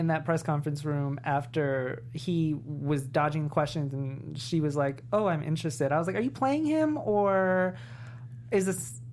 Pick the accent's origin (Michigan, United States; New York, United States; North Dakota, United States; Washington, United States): New York, United States; Well, I'm from New York, and I guess if New York is anything like D.C., in terms of pace